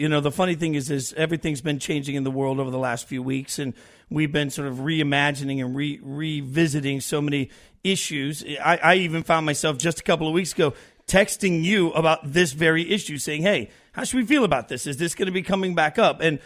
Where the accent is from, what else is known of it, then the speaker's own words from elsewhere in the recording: Las Vegas, Nevada, United States; if my beloved Raiders changed their name when they moved to my hometown of Las Vegas